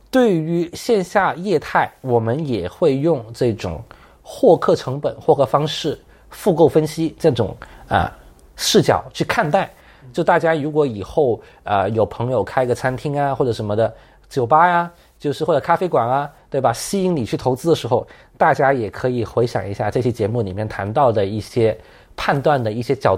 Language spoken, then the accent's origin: Chinese; Beijing, China; 我是北京的哈